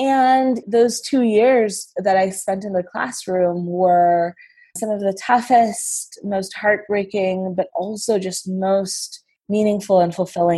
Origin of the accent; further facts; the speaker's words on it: Washington, District of Columbia, United States; also born or lived in Dhaka, Bangladesh; So I am Bangladeshi American. I was born in Washington, D.C. and grew up back and forth between the suburbs of Washington and Dhaka, where my parents are originally from. I lived in Bangladesh between the ages of 7 and 13